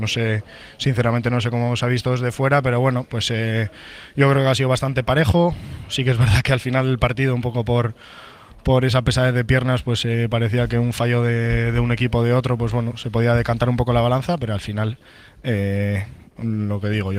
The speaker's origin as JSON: {"language": "Spanish", "town": "Bilbao", "region": "Basque Country", "country": "Spain", "said": "somos de Bilbao, así que hasta el último minuto de la eliminatoria no estamos fuera"}